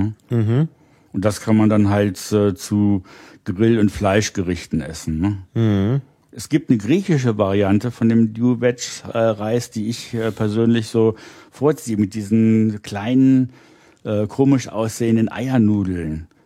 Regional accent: Rhineland, Germany; ich bin im Rheinland aufgewachsen, Muscheln isst man da auch und Hering

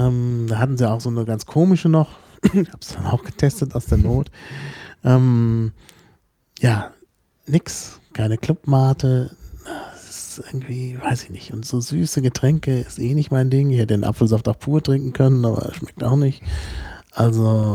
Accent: North Rhine-Westphalia, Germany; das ist aus Nordrhein-Westfalen, kein Leitungswasser, also in der Gegend, wo ich aufgewachsen bin, heißt das Kran, der Wasserhahn heißt Kran

